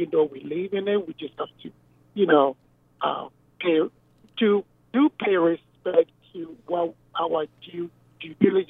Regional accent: Ghana; One is I come from Ghana, West Africa

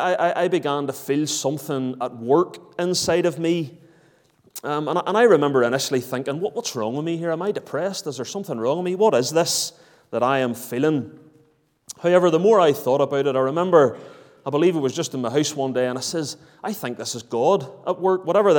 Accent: Larne, Northern Ireland, United Kingdom; Protestant family. My dad, he would be heavily involved in that whole loyalist movement. And growing up in Larne

